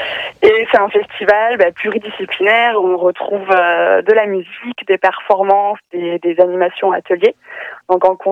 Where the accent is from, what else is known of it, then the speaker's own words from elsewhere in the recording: Nouvelle-Aquitaine, France; on a voulu se lancer dans la concrétisation du projet en Périgord vert. Donc c'est là d'où je viens. Mes parents y habitent toujours. J'ai passé mon enfance là-bas.